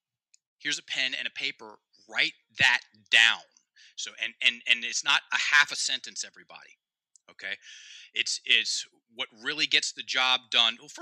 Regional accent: Virginia, United States; Because I'm from Virginia. It's right over there.

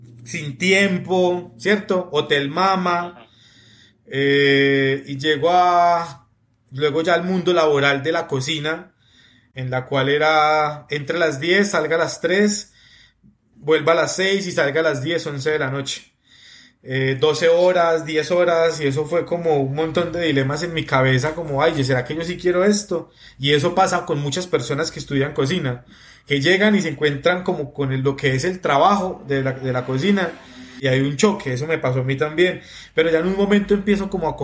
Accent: Bucaramanga, Santander, Colombia; born there; Bueno, nací en Bucaramanga, tengo 36 años.

